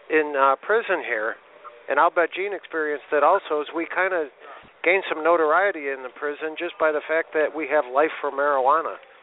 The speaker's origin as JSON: {"language": "English", "region": "Illinois", "country": "United States", "said": "I'm from Illinois, where 39 people that were on death row ended up not being guilty and walk free."}